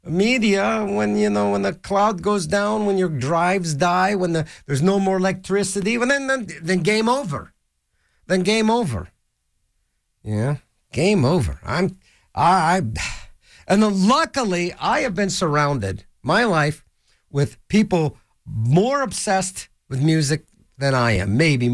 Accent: Ohio, United States; And then my hometown, crummy little city in Ohio, the dude Nathan.

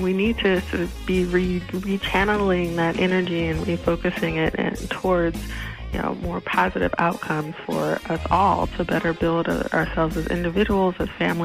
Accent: Philadelphia, Pennsylvania, United States; also born or lived in Michigan; Well, I was born in Michigan, but family moved to Philadelphia after, you know, plants closing and difficulty with the jobs or whatever. So I mostly grew up in Philadelphia

